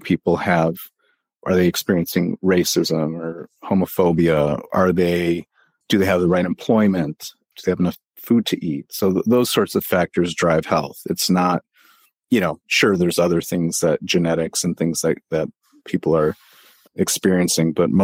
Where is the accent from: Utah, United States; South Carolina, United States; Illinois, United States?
Illinois, United States; Chicago; I'm from the Chicagoland area.